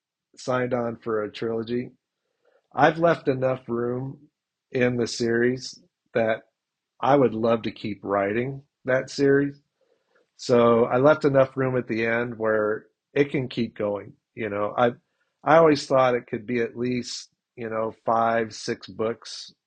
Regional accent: Hong Kong; I was born and raised in Hong Kong, so I went to an international school in Hong Kong at that same age range.

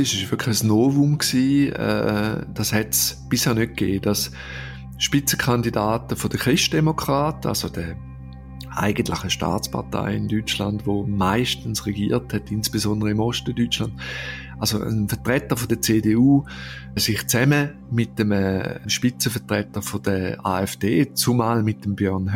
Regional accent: Switzerland; Andererseits muss man sagen, ich schaue das als Schweizer an. Die Deutschen sehen das ein bisschen anders.

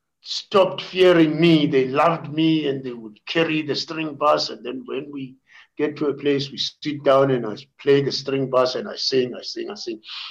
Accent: Zebediela, Limpopo, South Africa; And I grew up in Zebediela among the young guys.

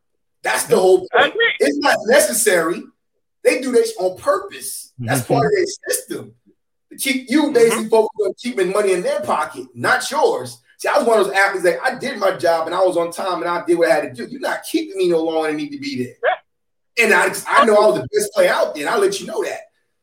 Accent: New York, United States; New York. So lacrosse is big out there.

